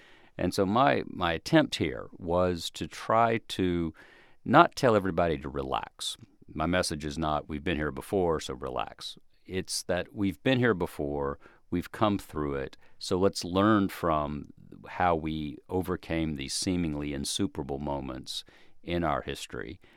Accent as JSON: {"language": "English", "region": "the South", "country": "United States", "said": "I'm a Southerner."}